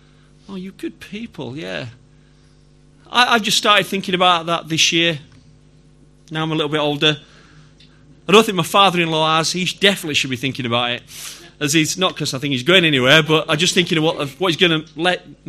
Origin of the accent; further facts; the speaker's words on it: Yorkshire and the Humber, United Kingdom; I have trouble saying that word, heir. I think it's because I'm from Yorkshire.